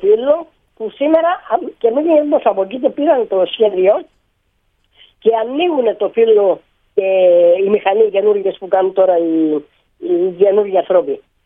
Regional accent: Karpathos, South Aegean, Greece; Με κάνεις να σου πω το ποίημα που έχω βγάλει για την Κάρπαθο, εγώ η ίδια.

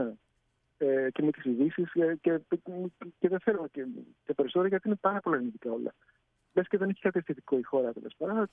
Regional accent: Greece; Το γεγονός ότι είμαι Έλληνας με βοήθησε.

